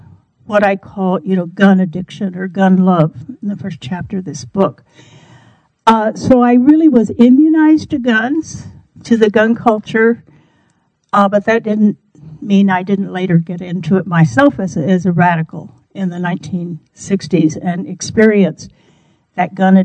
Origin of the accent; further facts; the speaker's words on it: Oklahoma, United States; But growing up in Canadian County, Oklahoma, which is a kind of west central plains, just the beginning of the plains, middle Oklahoma to the west, wheat agribusiness area when I grew up.